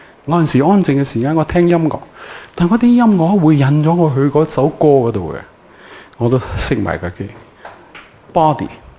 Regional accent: China; 我哋中国人好嘅，无声胜有声，眉目可以传情嘅，系嘛？

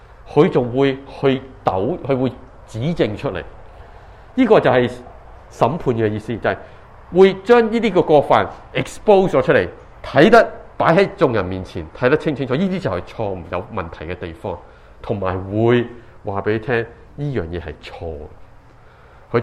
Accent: Sha Tin, Hong Kong; 我想起以前小个在住香港的时候，我在香港出世， 我自己住沙田，我婆婆嫲嫲阿公阿爷都是住观塘的。

